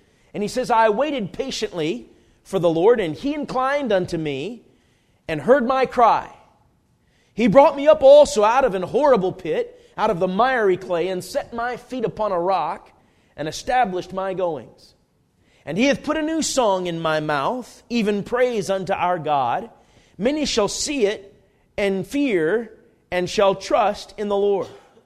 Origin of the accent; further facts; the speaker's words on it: Coon Rapids, Minnesota, United States; I mean, I grew up pretty much in Coon Rapids, Minnesota, not in the country, mostly in the city.